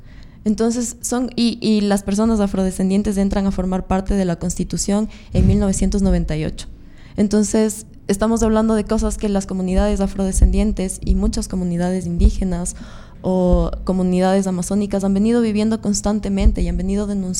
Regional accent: Ecuador; la conexión que tenemos como ecuatorianos.

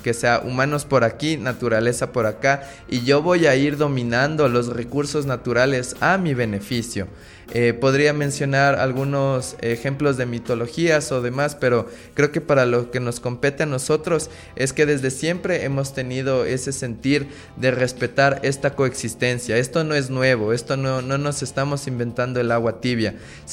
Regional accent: Ecuador; Qué bello poder decir que somos latinoamericanos, qué bello poder decir que somos ecuatorianos

